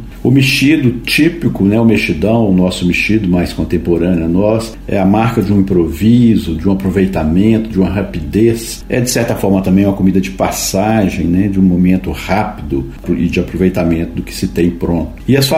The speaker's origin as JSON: {"language": "Portuguese", "region": "Minas Gerais", "country": "Brazil", "said": "Não apenas nós, os mineiros, reconhecemos a nossa comida"}